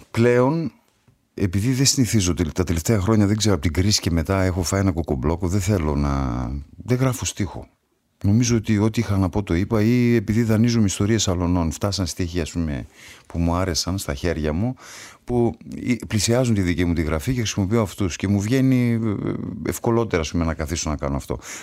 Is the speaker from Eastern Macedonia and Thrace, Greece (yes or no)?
no; Paliouria, Western Macedonia, Greece; also born or lived in Germany; Ξέρεις, εγώ γεννήθηκα στη Γερμανία και με φέραν οι δικοί μου. Ήταν μια ημονή της μάνας μου. Τα παιδιά μου πρέπει να μάθουν ελληνική γλώσσα και γραφή. Και με φέρανε στο χωριό μου. Μέχρι ότου χτιστεί το σπίτι μου στην Κοζάνη, μείναμε δύο χειμώνες στο χωριό μου.